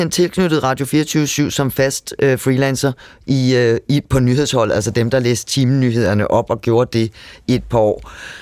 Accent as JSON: {"language": "Danish", "town": "Copenhagen", "region": "Capital Region of Denmark", "country": "Denmark", "said": "jeg kommer fra København."}